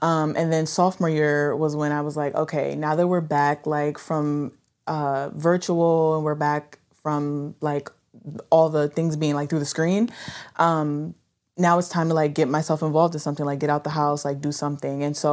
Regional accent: New Haven, Connecticut, United States; I'm from New Haven, Connecticut.

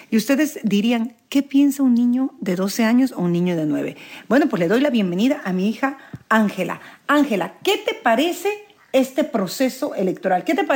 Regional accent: Mexico; moved away as an adult; now in United States; Yo, en mi caso particular, nací en México, me crié en México, me eduqué en México y llegué a este país cuando tenía 21 años.

